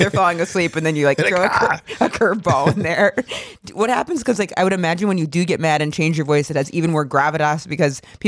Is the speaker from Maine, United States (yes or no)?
yes; Maine, United States; Like I grew up in Bumfuck, Maine, and there's this whole lobstering community.